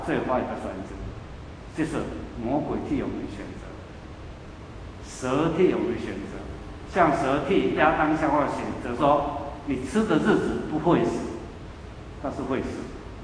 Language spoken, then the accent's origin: Chinese; Taiwan; 我们台湾人或者中国人比较喜欢说是命运。